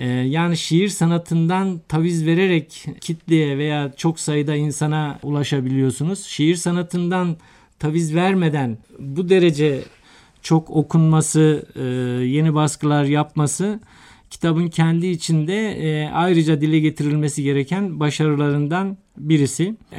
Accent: Konya, Turkey; ben Konyalıyım.

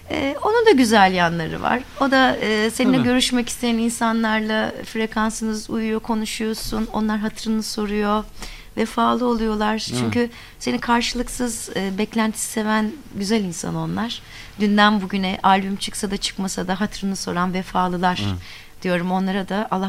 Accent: Bodrum, Muğla, Turkey; Ve daha sonra Bodrum'da büyüdüm ben. Bodrum'un merkezinde büyüdüm.

